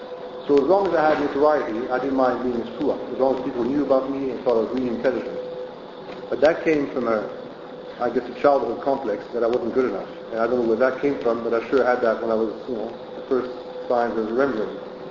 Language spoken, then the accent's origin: English; Belgium; English is a second language; we traveled from Belgium to Brittany, I'm from Belgium, in the car, and I was so hurt.